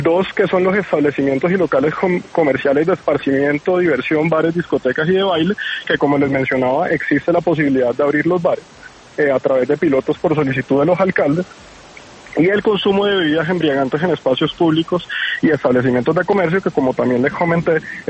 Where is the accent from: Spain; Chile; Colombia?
Colombia; todas esas medidas de autoprotección que como colombianos cada uno debemos asumir